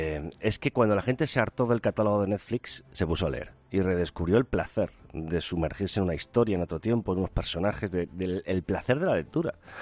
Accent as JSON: {"language": "Spanish", "country": "Spain", "said": "así que me felicito y nos felicitamos como españoles de que esto siga siendo así entre nosotros"}